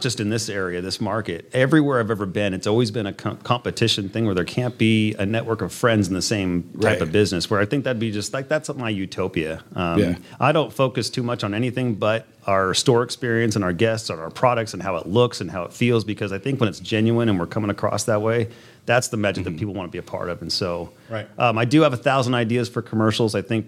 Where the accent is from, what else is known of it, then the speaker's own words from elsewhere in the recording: Chico, California, United States; Yeah, I grew up in Chico. It was a party town.